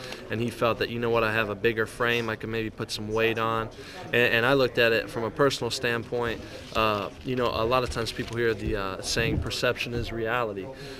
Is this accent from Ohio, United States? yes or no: yes; Ohio, United States; I mean, I was born and raised in Ohio.